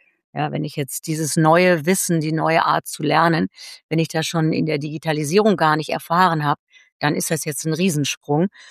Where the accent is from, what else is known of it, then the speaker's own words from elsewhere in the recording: Germany; ich komme ja aus Deutschland